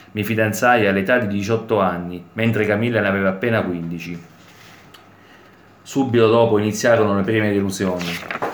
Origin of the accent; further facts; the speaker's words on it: Città Sant'Angelo, Abruzzo, Italy; c'erano tante persone del mio paese, Marina di Città Sant'Angelo